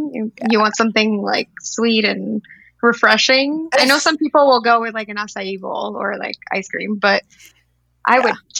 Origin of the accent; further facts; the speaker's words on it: La Paz, Bolivia; English is a second language; So, I am from Bolivia, from La Paz, and the summers in La Paz are very dry.